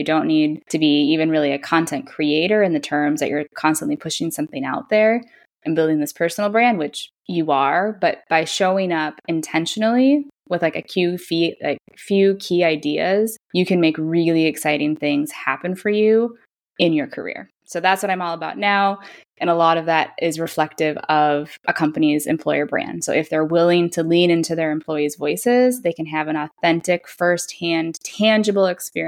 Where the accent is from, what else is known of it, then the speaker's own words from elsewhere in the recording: Minnesota, United States; moved away as an adult; now in Bologna, Italy; So I am from Minnesota, but I moved to Bologna back in 2010 to study out during my last year of university.